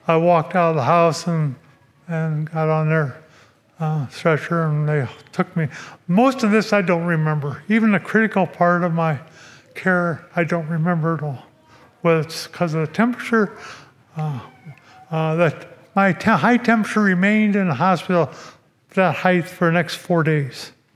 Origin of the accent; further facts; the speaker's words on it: Aurora, Ohio, United States; I grew up in Aurora Mennonite Church in Aurora, Ohio. So that was where our faith was made.